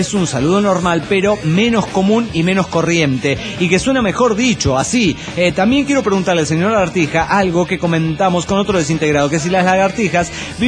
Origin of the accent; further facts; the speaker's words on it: Zacatecas, Mexico; Soy el predicador de Zacatecas, México.